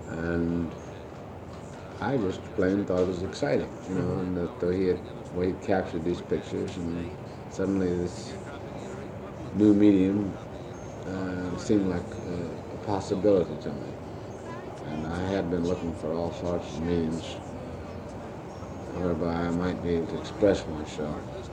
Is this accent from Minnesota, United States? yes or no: yes; Minnesota, United States; also born or lived in Kansas; Well, I was born in Kansas, raised in Minnesota. And spent a good part of my early life, up until I was about 15 or 16, in Kansas. After my mother died, I went to Minnesota